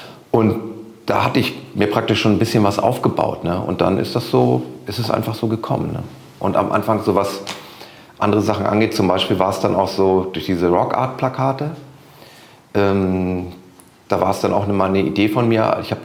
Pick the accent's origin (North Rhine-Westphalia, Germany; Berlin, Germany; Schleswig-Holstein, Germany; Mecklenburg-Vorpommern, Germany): Schleswig-Holstein, Germany; Rendsburg; Ich komme ja aus Rendsburg hier im hohen Norden